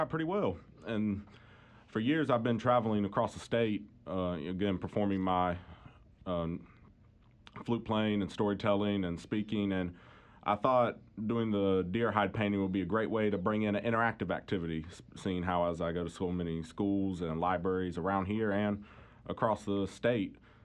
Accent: North Carolina, United States; Yeah, so I'm Native American. I'm from the Lumbee tribe in North Carolina, and I go to school at UNC Chapel Hill.

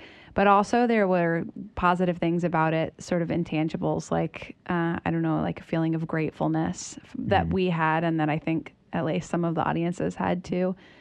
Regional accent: North Carolina, United States; me and Joseph, like all of us in the band, we're from North Carolina and we're like, we're bona fide Southern, but we're not like, you know, back porch pickers growing up.

